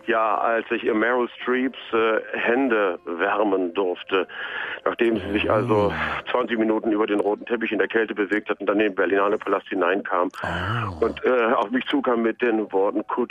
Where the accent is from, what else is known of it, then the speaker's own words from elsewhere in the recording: West Germany, Germany; Ich bin doch ein Wessi.